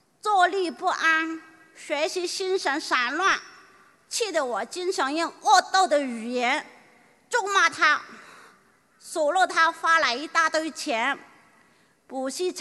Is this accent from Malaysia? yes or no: no; Hong Kong; 我来自香港